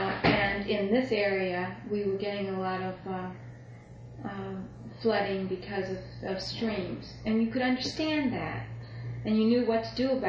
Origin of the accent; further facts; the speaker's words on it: Midwest, United States; I've also lived in, because I'm from the Midwest, I've lived through a couple of tornadoes